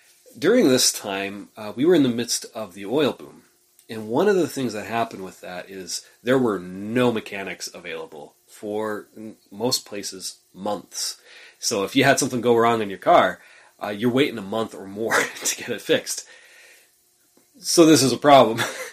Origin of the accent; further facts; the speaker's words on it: Tioga, United States; as I went back home to my hometown of Tioga and I became the youth pastor there after Bible school